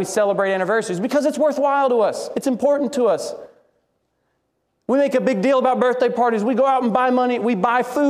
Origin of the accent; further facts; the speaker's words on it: Southern United States, United States; I'm a Southerner.